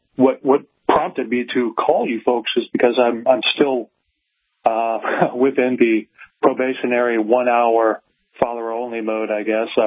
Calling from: Ohio, United States; The Buckeye State.

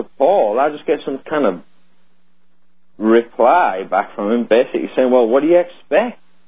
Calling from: Texas, United States; I'm calling from Texas.

